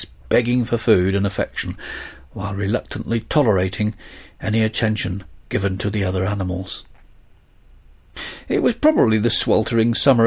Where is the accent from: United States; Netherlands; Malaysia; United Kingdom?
United Kingdom; southern England; I was driving through my hometown in southern England. It is a rural market town with a solitary narrow high street.